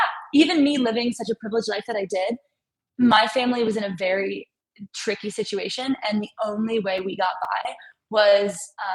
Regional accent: Milwaukee, Wisconsin, United States; So I grew up in the Milwaukee area.

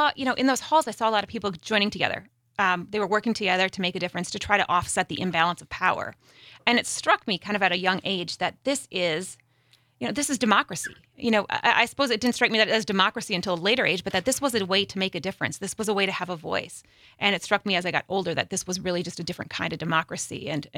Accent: Kaukauna, Wisconsin, United States; So, I grew up in Kaukauna. So for those who are from Wisconsin, most people know that it's somewhere between Appleton and Green Bay.

